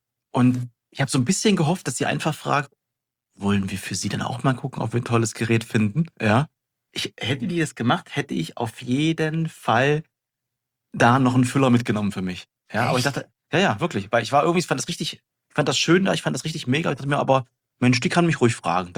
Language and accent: German; Potsdam, Brandenburg, Germany; jetzt kommst du hier selber nicht mehr als Potsdamer in die Berliner Läden rein.